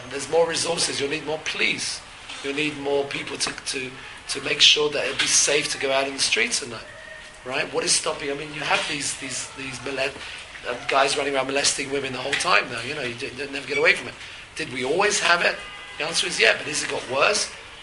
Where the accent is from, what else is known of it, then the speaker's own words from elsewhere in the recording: England, United Kingdom; moved away as an adult; I come from England, where religion and state is bound up, literally hand in hand.